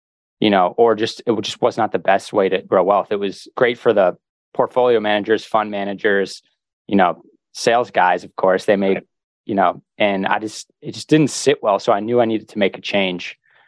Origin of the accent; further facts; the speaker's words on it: Northeast, United States; You know, I'm from the Northeast, so also had snow removal.